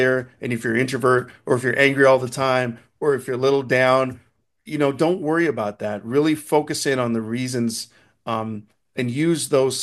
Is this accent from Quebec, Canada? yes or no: no; Toronto, Ontario, Canada; streets of Toronto. I'm from Toronto, Canada.